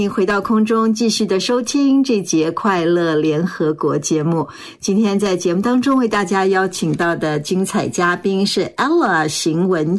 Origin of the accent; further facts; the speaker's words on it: Taiwan; 我是台湾来的哈，在台湾 我们字典上是写舞蹈